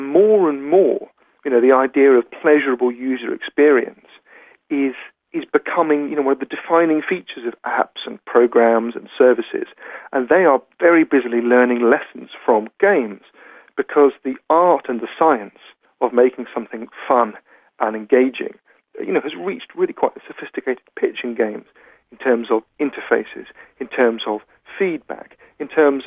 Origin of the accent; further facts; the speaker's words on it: United Kingdom; I'm a British author and commentator on digital culture.